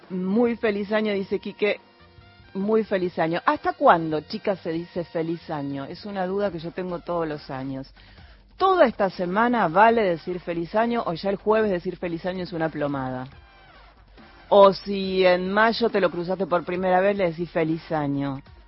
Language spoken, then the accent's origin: Spanish; Buenos Aires, Argentina; Yo que soy hija de padre cordobés, sé bien que los porteños tenemos tonada. Pero hacemos como que no. Pero sí, se dan cuenta que somos porteños, chicas.